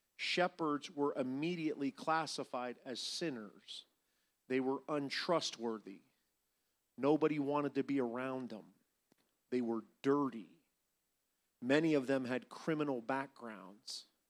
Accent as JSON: {"language": "English", "town": "Niles", "region": "Ohio", "country": "United States", "tie": "born or raised there", "said": "I could take you to the house that I grew up in Niles, Ohio."}